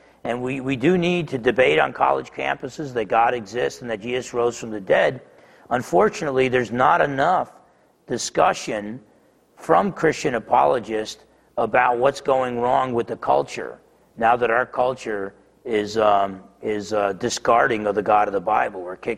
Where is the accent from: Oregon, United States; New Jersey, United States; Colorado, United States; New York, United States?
New Jersey, United States; It's not just because I'm half Italian and I'm from New Jersey that I tend to be pessimistic.